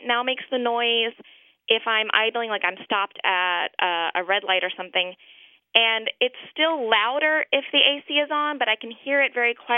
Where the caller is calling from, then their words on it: Miami, Florida, United States; I'm calling from Miami.